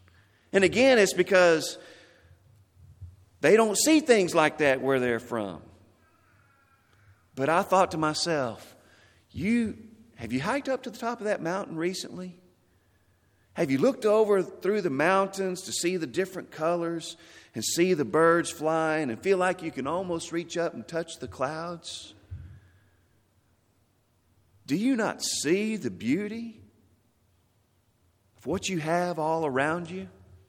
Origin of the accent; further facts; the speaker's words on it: Texas, United States; Now, I'm from West Texas, grew up in West Texas. There's no mountains in the West Texas where I live. It was flat.